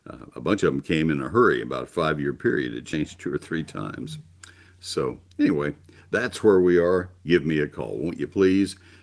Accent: College Station, Texas, United States; now in Dallas, United States; growing up in College Station, I know that summer does come earlier in the South Central and South Texas than it does where I live currently and have for more than half a century. And that's Dallas-Fort Worth area.

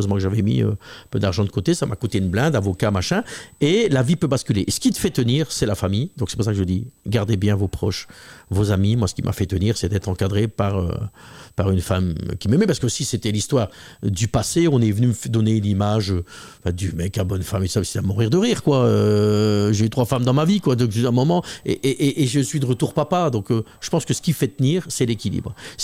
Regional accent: Belgium; Et donc, on est Belge.

